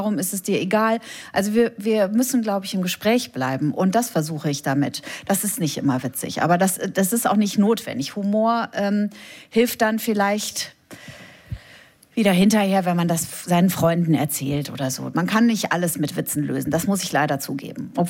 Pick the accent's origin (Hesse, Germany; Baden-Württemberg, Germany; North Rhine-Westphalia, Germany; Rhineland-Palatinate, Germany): Hesse, Germany; Fulda; Ich bin in der Nähe aufgewachsen in Westdeutschland, in Fulda.